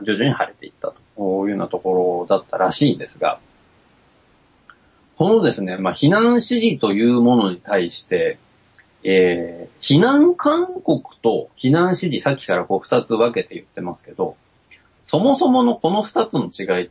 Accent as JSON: {"language": "Japanese", "region": "Mie", "country": "Japan", "said": "うちの実家はですね、まあ三重県で結構川が流れてるんですけど"}